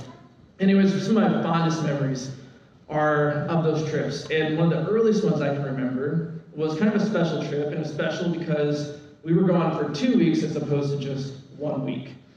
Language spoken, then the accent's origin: English; Illinois, United States; I come from Illinois where it's cold normally on Christmas, so that was different.